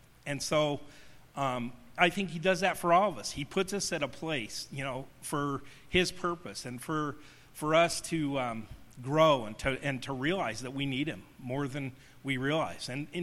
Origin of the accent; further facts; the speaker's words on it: Denver, Colorado, United States; And so I was raised with eight brothers and sisters in Denver. And I had, I was raised in the Catholic Church.